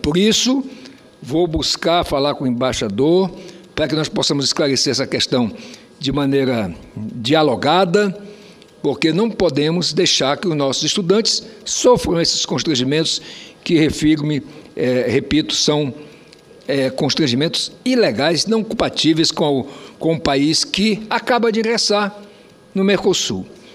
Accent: Brazil; Nem lá no meu estado, que é colado na Venezuela, nem em lugar nenhum do Brasil.

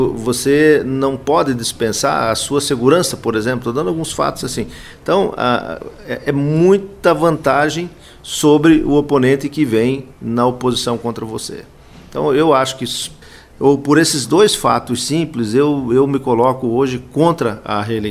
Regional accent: Paraná, Brazil; born there; now in Mato Grosso, Brazil; Eu sou nascido no Paraná, ligado na área da agricultura, né?

